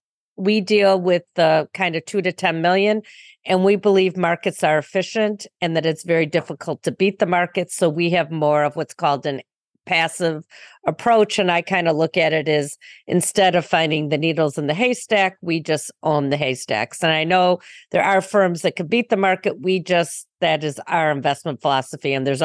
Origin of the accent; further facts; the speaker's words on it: Highland Park, Illinois, United States; So I grew up in a north suburb in Highland Park.